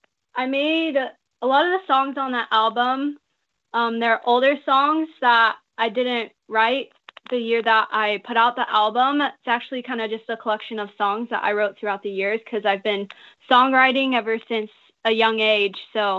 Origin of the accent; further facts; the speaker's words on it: Utah, United States; So I'm from Utah.